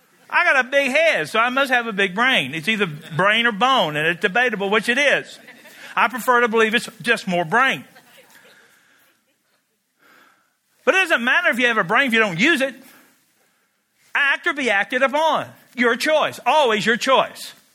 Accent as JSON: {"language": "English", "country": "United States", "said": "I'm an American. Yay, God. I'll salute the flag and all the rest of it."}